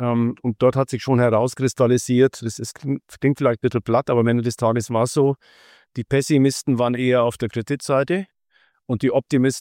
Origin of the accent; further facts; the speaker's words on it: Bavaria, Germany; Genau, ich komme aus Bayern, aber wichtig jetzt sozusagen für die interne Abgrenzung, ich komme aus Nordbayern, nicht aus Südbayern, genauer aus Franken.